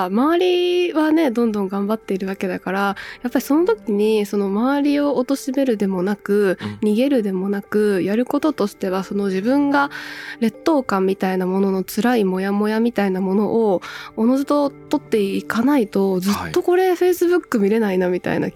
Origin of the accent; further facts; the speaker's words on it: Wakayama, Japan; まだまだウブで和歌山の田舎から出てきたばかりだったので